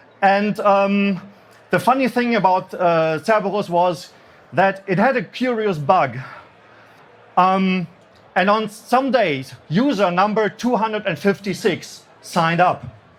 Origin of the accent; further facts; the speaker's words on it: Germany; I said, well, I'm from Germany.